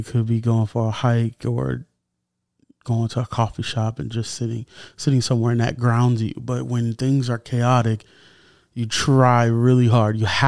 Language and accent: English; United States; As an American, I'm concerned, and I hope this is figured out.